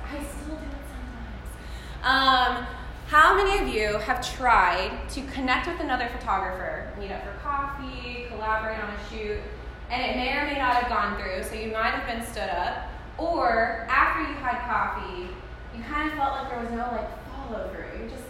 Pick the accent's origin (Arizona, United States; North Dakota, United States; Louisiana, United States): Louisiana, United States; Shreveport; this is my hometown, so what better place to foster community than at your roots, right? So here I am in Shreveport, back where I grew up, and just to meet all of you.